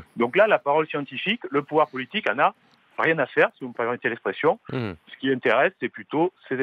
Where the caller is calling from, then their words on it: Colombes, Île-de-France, France; Bonjour, je viens de Colombes.